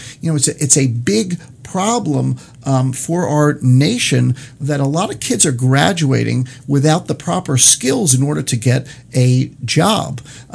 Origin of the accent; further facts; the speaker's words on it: Yonkers, New York, United States; When I grew up in Yonkers, New York, we had vocational training throughout all of our schools.